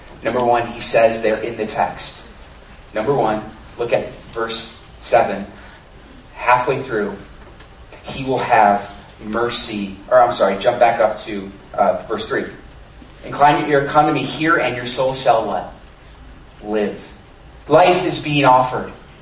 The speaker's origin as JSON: {"language": "English", "town": "Rochester", "region": "New York", "country": "United States", "tie": "born or raised there", "said": "I grew up in New York, upstate New York, Rochester. My dad, every year, we had 3 acres of land."}